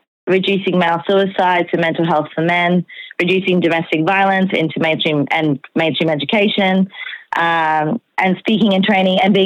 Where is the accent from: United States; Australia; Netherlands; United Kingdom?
Australia; I really like, I'm an Australian here